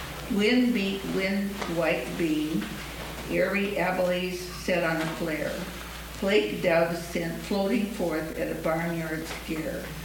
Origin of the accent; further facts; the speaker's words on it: Tigard, Oregon, United States; from Tigard, Oregon